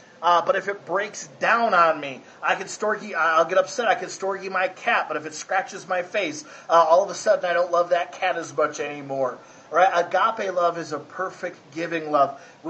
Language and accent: English; United States; Because I'm an American, I got freedom of speech, I can do that.